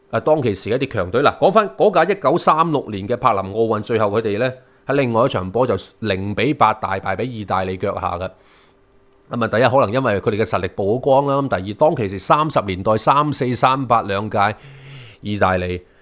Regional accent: Hong Kong; 譬如说我们香港人看球都说、70年代的日本球求其点都赢到他

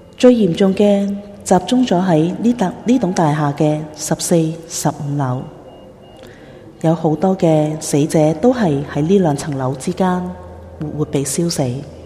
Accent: Hong Kong; 但是究竟我们香港人是不是真的那么关心自己身边发生的一切呢？

